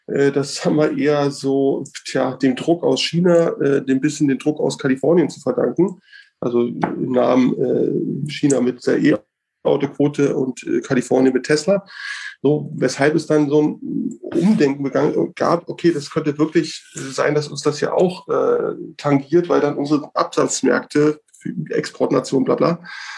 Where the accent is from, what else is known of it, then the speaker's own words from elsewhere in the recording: Berlin, Germany; Ich komme aus Berlin, bin jetzt 44 Jahre alt.